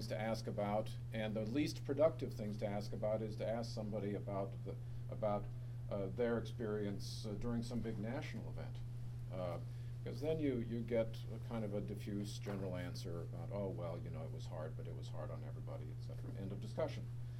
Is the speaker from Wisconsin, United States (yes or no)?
yes; La Crosse, Wisconsin, United States; I'm from La Crosse and a community perhaps similar to some of yours, that unless you're born there, unless your parents were born there, unless your grandparents were born there, you're an outsider.